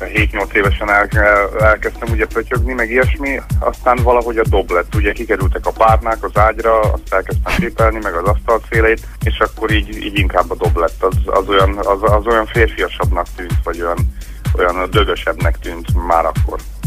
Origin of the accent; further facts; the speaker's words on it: Mátraderecske, Heves, Hungary; egy Mátradereske nevű kis faluba, ahol én fölnőttem, ott szintén sok zenész volt